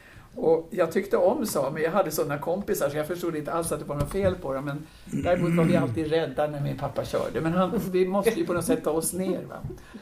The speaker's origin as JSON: {"language": "Swedish", "town": "Umeå", "region": "Västerbotten County", "country": "Sweden", "tie": "born there", "said": "Men vi bodde uppe då i Norrland i närheten av, jag är född i Umeå, och sen så bodde vi uppe i olika ställen som i princip var myrar där det fanns en väg och en järnväg som korsade."}